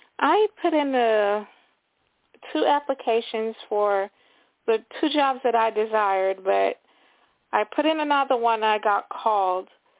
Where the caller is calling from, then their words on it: Florida, United States; from Florida.